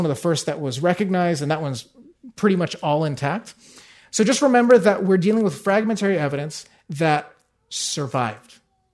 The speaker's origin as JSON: {"language": "English", "region": "California", "country": "United States", "said": "I can't believe I'm so Californian, I couldn't think of humidity."}